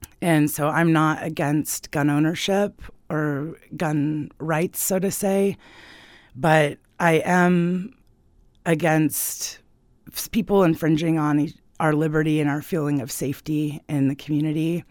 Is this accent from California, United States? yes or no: yes; Mountain View, California, United States; moved away as an adult; now in Japan; I grew up in Mountain View, and shootings were just kind of almost a daily occurrence. And I thought it was normal, but 2 years ago, I moved to Japan